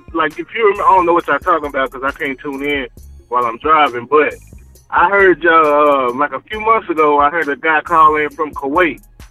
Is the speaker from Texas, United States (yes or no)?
yes; Texas, United States; now in Miami, United States; I'm calling from Miami, but I'm from Texas.